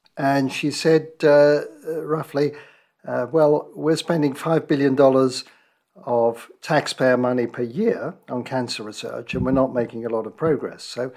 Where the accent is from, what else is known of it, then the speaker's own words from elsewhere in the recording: London, United Kingdom; moved away as an adult; also born or lived in Newcastle upon Tyne / Adelaide; now in Arizona, United States; I grew up in London.